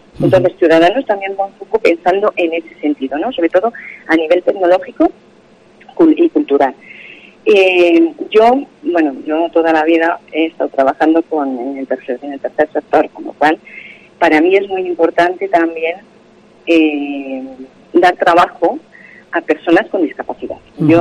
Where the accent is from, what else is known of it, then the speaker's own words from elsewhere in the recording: Soria, Castile and León, Spain; que la gente, los sorianos, decidamos, como ciudadanos españoles